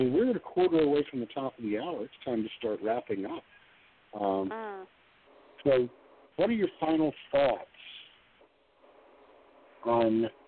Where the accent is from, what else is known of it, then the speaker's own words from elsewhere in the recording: the South, United States; you growing up in the city, me growing up in the South.